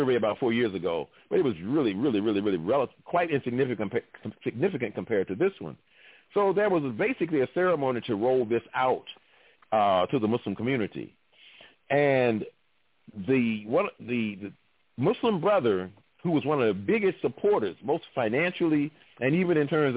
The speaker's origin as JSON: {"language": "English", "region": "Alabama", "country": "United States", "also_born_or_lived": "Detroit", "lives_now": "Chicago, United States", "said": "Most people know that I'm originally from Alabama. So I'll always be from Alabama. So I went to high school in Detroit, and I've been living in Chicago almost all my adult life since leaving college."}